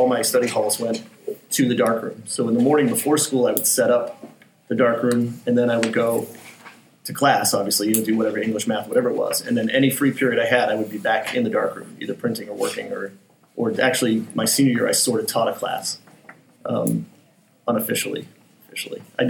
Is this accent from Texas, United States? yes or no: no; Dudley, Massachusetts, United States; I'm from a small town in Massachusetts. When I grew up there, there was more cows than people.